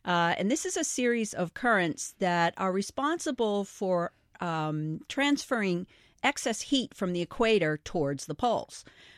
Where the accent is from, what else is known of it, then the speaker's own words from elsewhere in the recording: Rockport, Massachusetts, United States; That stems back to my growing up in Rockport, Massachusetts.